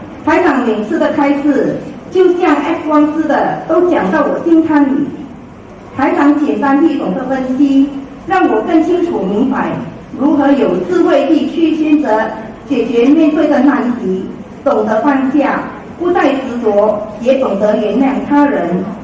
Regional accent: Penang, Malaysia; ，非常感恩大家给我机会在此分享

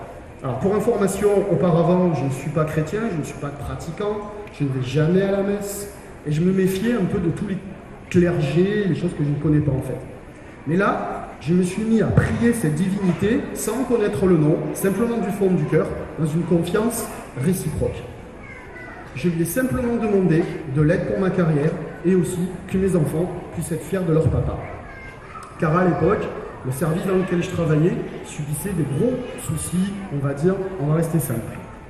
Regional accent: France; mais en tant que Français, on peut très bien s'instruire et y accéder.

